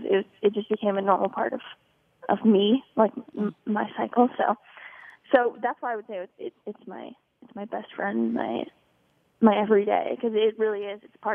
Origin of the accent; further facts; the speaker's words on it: South Dakota, United States; Yeah, so I grew up in South Dakota, obviously, with my dad.